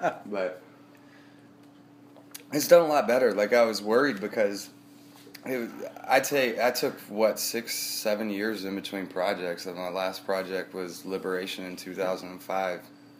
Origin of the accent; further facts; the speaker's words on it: Evansville, Indiana, United States; I'm from Evansville, Indiana.